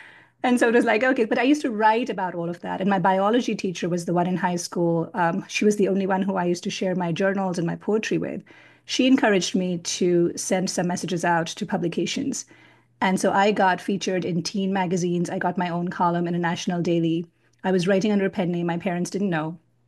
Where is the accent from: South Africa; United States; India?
India; being an only child growing up in India in the 1980s, there was always this intense pressure to excel.